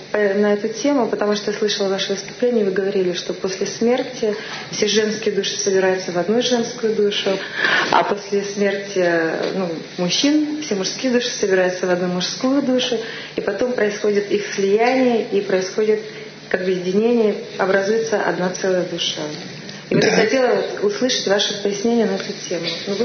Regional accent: Munich, Bavaria, Germany; я из Мюнхена.

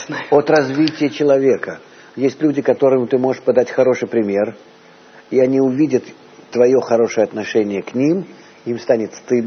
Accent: Russia; moved away; после больших перерывов я из России уехал где-то 35 лет назад.

